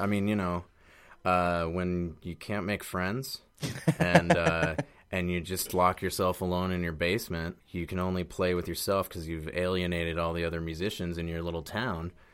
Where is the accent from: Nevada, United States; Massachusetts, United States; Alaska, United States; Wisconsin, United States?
Massachusetts, United States; Boston; now in Brooklyn, United States; Boston, and outside Boston, yeah. Suburban Boston.